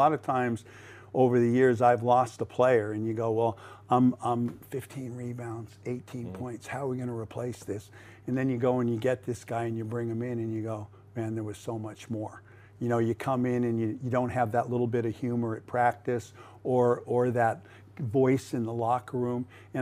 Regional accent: United States; now in Australia; Well, I come from the States, LA, New York, you know, and I know what that is.

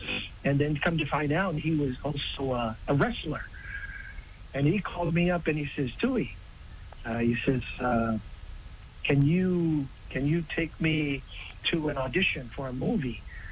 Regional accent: American Samoa; also born or lived in California; I don't remember anything about California. All I remember was growing up in American Samoa.

